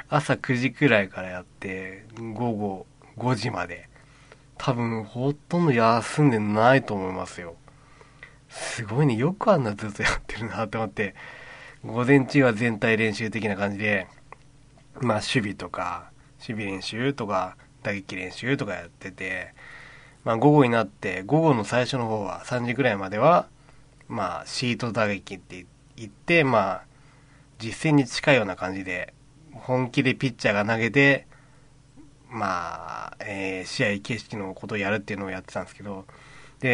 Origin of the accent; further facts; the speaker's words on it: Iwate, Japan; ああ、これ、地元岩手で見た光景だわって思いながら行きましたけどね。